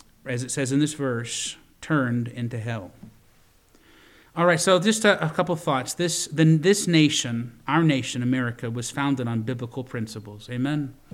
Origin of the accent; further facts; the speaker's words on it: Virginia, United States; I grew up in Virginia, and so many times I'd go to the Smithsonian Museum and just look at the artifacts there